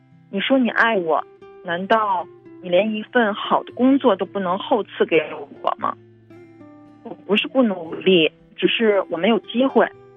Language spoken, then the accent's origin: Chinese; Beijing, China; 弟兄姊妹平安，我是来自北京的